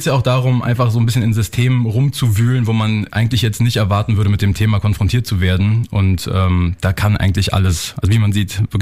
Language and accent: German; Berlin, Germany; Aus Berlin.